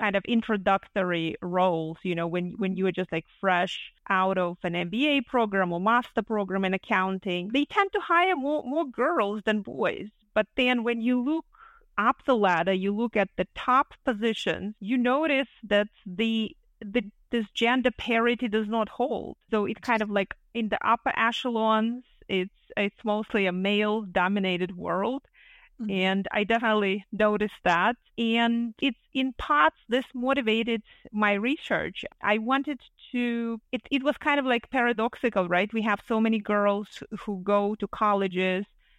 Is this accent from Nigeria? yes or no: no; Belarus; English is a second language; Yeah, so like I said, I'm originally from Belarus.